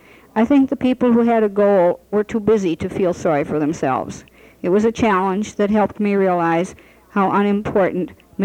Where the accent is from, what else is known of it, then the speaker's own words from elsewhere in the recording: Madison, Wisconsin, United States; State Street and Madison were a part of my life from birth. I was born in Madison and lived there until I married.